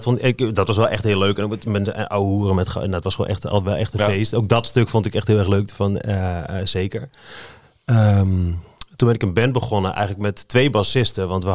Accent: Hengelo, Overijssel, Netherlands; In Hengelo, in Overijssel. Ja, ik ben geboren in Hengelo, aan de Antoniusstraat. En dat was een straat waar best wel veel muzikanten ook woonden.

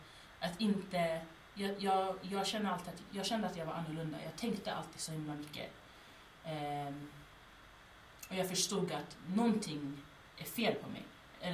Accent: Sweden; born there; Jag är gambian, jag är född i Sverige, vilket gör mig till en afrosvensk.

